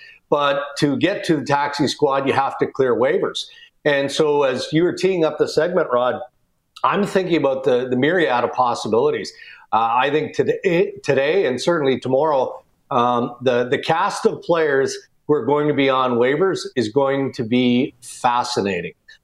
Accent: Western Canada, Canada; We're Western Canadian, right? It's not the first time I've seen a coyote.

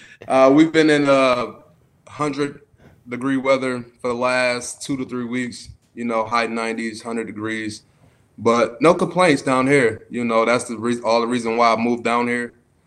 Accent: New York, United States; I'm a Giants. I'm from New York.

